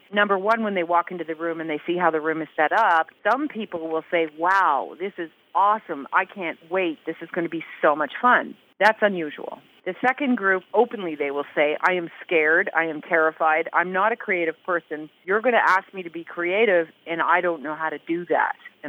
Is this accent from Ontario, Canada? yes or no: yes; Toronto, Ontario, Canada; My background is born and raised in Toronto, which I guess is unusual enough